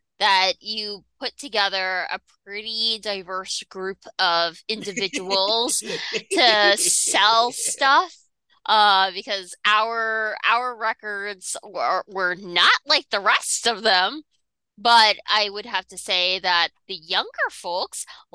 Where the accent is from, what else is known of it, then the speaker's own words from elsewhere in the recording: New York, United States; I don't think I'm that friendly. I'm a New Yorker. Like, are we even that friendly, really?